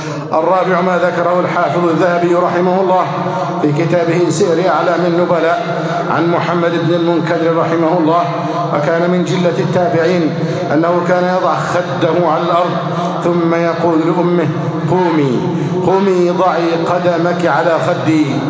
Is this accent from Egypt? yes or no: yes; Egypt; اللهم احفظ بلدنا مصر أمناً أماناً، صفاءً ورخاءً، وسائر بلاد المسلمين.